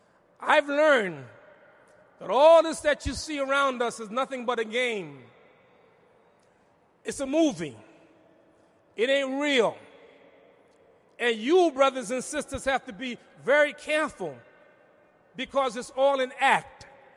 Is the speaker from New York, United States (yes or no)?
yes; New York City, New York, United States; I said, imam, I noticed I'm from New York City.